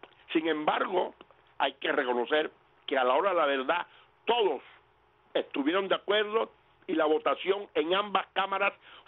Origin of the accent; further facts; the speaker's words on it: Cuba; como cubano